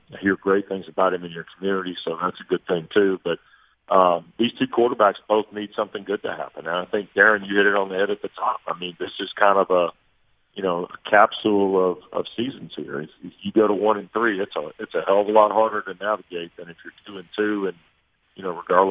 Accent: Georgia, United States; I grew up in Georgia. Where's my high school helmet?

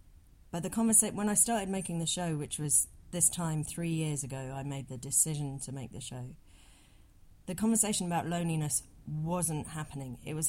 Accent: London, United Kingdom; But I identify very strongly as a Londoner. And so partly it's high-fiving my city.

